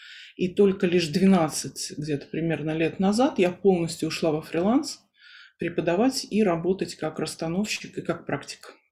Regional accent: Moscow, Russia; born there; Я родилась в Москве, мои предки по линии отца со средней полосы

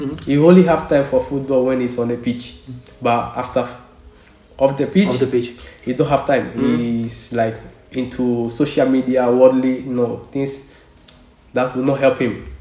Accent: Accra, Greater Accra, Ghana; first language Ga; Yeah, for me, I'm from Accra, like Ghana. We have our language also.

